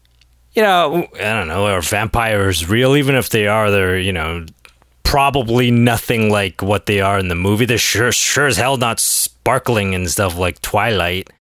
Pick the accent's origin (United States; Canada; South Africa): Canada; now in Australia; I'm just going to suck this up and carry on my day and not come home to Canada after the fire.